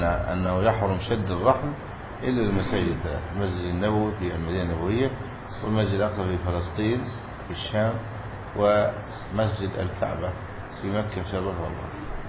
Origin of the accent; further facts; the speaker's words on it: Egypt; وعندنا في مصر في الجنوب